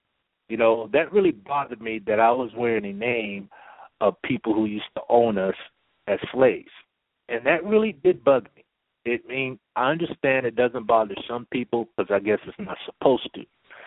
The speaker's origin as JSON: {"language": "English", "region": "California", "country": "United States", "tie": "born or raised there", "said": "because I was raised in the Bay Area, which is like the multicultural place in the United States."}